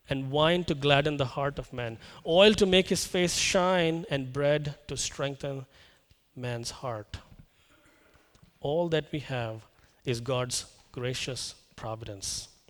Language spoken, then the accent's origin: English; North India, India; I'm actually a South Indian who grew up in the North